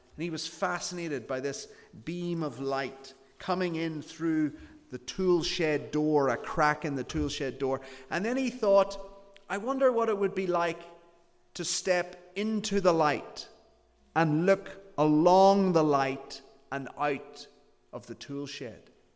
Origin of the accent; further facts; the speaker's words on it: Belfast, Northern Ireland, United Kingdom; I'm from Belfast.